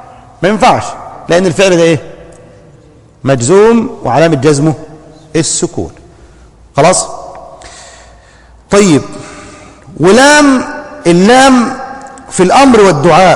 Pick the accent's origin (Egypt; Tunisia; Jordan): Egypt; زي ما بيقولوا عندنا في الريف المصري